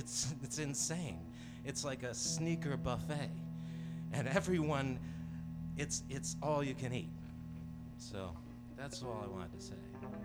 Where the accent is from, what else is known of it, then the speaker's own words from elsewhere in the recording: Bethlehem, Pennsylvania, United States; We're from Bethlehem, some of us from Bethlehem, Pennsylvania, Lehigh Valley area of Pennsylvania.